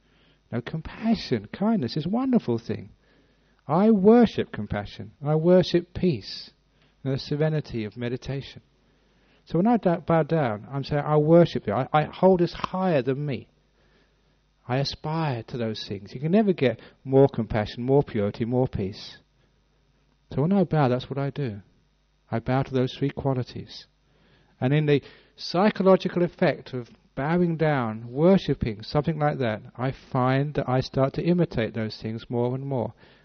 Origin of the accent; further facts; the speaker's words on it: England, United Kingdom; look, you can do that to the Thai monks, but I'm English. Don't do it to me, please.